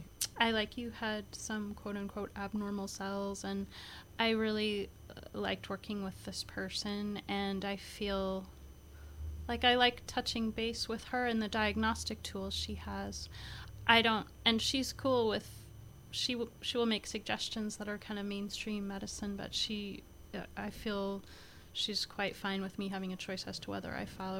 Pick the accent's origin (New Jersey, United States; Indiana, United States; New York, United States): Indiana, United States; Bloomington; I grew up in Bloomington, Indiana, which is a university town, very progressive, a lot of people doing a lot of different things